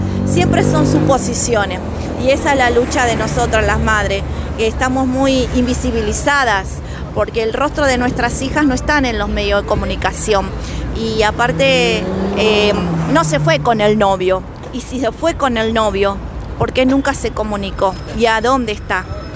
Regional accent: Almirante Brown, Buenos Aires Province, Argentina; yo soy de Almirante Brown, la provincia de Buenos Aires

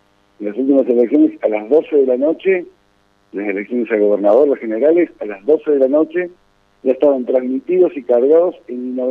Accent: Córdoba, Argentina; te lo digo con un poco de envidia porque soy cordobés

